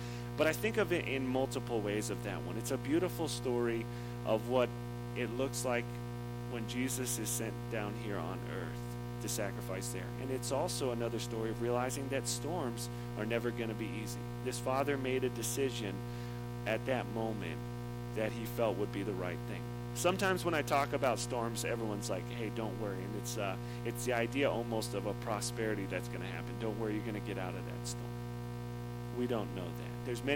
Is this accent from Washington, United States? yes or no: no; Michigan, United States; I'm from Michigan originally, and we had tornadoes.